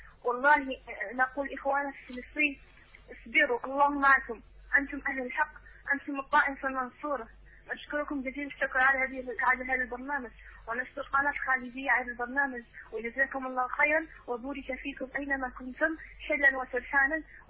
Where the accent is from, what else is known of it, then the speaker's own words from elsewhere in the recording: Algeria; عندنا كلمة واحدة نقولها من الجزائر نحن ضحى عن بلدنا 1.5 مليون شهيد